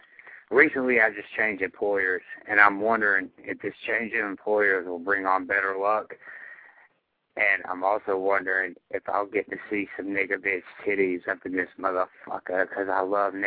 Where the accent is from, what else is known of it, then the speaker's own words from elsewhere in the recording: Tampa, Florida, United States; I'm from Tampa.